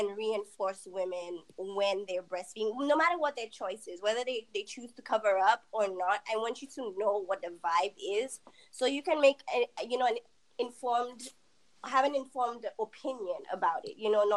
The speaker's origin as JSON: {"language": "English", "country": "St. Lucia", "said": "I am Caribbean. Okay. I am from St. Lucia."}